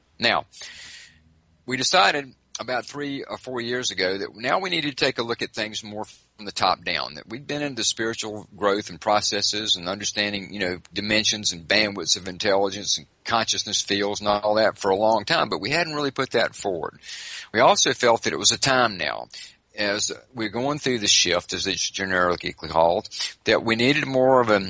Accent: the South, United States; So by now, some of you have figured out I'm originally from the South. So I'll use some Southern boy logic.

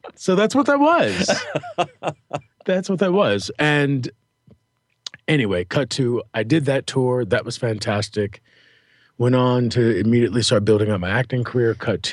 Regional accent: Chicago, Illinois, United States; She knows, M knows that I'm from Chicago.

